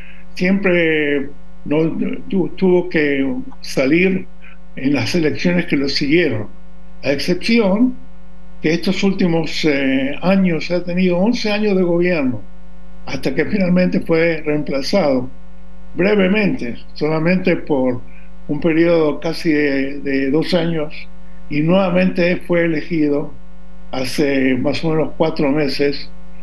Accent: Buenos Aires, Argentina; born there; yo digo vos porque, como porteño de nacimiento, tu uruguayo todavía no se me pegó

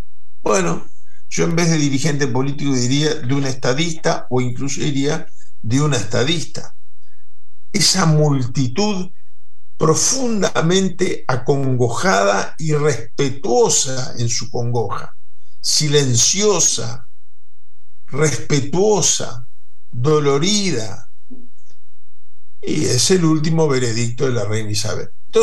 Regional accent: Uruguay; yo porque soy uruguayo y, bueno, con un poco de picardía miro esas cosas

